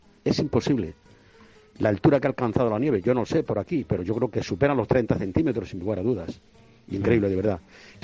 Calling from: Talaván, Extremadura, Spain; de Talaván.

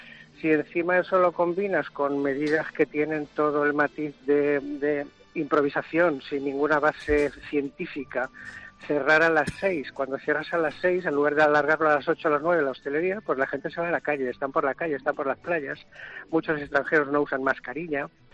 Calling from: Denia, Valencian Community, Spain; Yo llamo desde Denia, llegué el viernes de vacaciones, vengo del interior de la Comunidad Valenciana y soy médico

